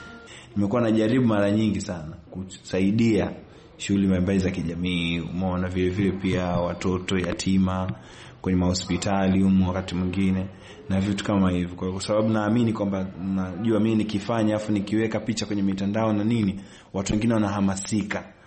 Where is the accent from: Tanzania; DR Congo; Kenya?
Tanzania; Central Tanzania; born there; Mimi nilizaliwa Tanzania kanda ya kati.